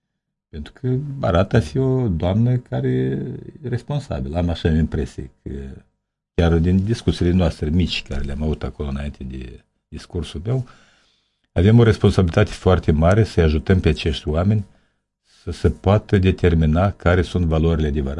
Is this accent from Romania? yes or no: no; Moldova; also born or lived in Russia